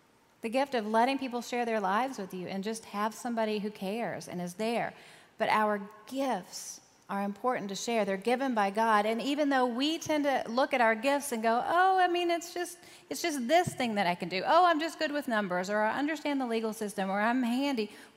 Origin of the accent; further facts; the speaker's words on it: the South, United States; I grew up in the South as a woman